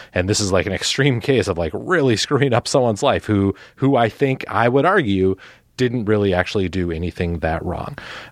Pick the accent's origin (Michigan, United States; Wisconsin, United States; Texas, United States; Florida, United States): Wisconsin, United States; Milwaukee; Even though I'm from Milwaukee, I prefer... like a cocktail